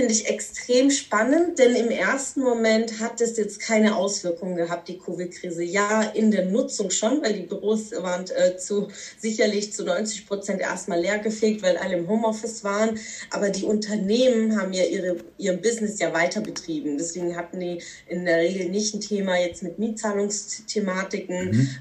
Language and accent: German; Baden-Württemberg, Germany; now in Karlsruhe, Germany; auch wenn ich nicht gebürtig jetzt aus dieser Ecke bin. Ich bin eigentlich Schwäbin, bin zugezogene Karlsruherin seit 10 Jahren, aber ich mag diese Region unglaublich gerne.